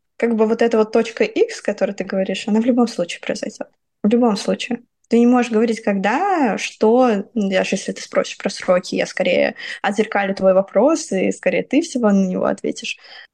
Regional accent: Saratov, Saratov Oblast, Russia; в моем родном городе. Я сделаю это в Саратове.

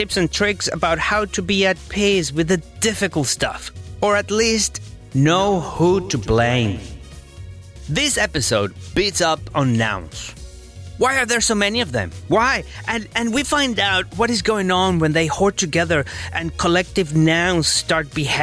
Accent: Venezuela; English is a second language; now in Australia; I am from Venezuela, I live in Australia

